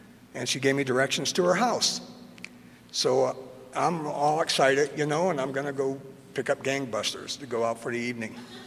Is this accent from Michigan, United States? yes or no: yes; Michigan, United States; I was born and raised in Michigan.